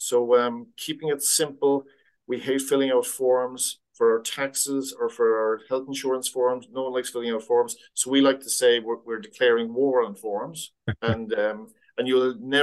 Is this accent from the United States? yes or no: no; Ireland; now in Australia; I lived in Australia. I am Irish.